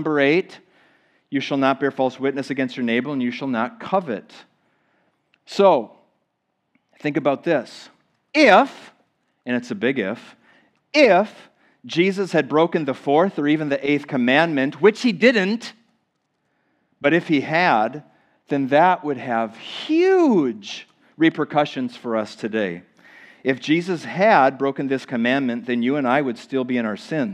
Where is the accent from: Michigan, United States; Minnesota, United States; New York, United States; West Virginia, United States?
Minnesota, United States; I grew up on a farm out in the country. I mention this from time to time. I grew up in Minnesota, and I thank the Lord for the privilege.